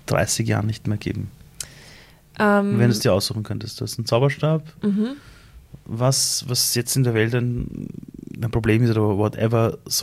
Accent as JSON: {"language": "German", "country": "Iran", "said": "ich bin 12 Jahre älter als du, ja. Ich sage das immer so Spaß, aber in meinem Heimatland Iran könnte ich dein Vater sein"}